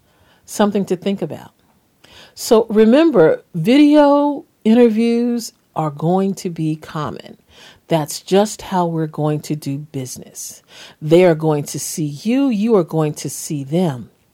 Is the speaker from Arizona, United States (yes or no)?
no; New York, United States; I'm a New Yorker and I talk with my hands often.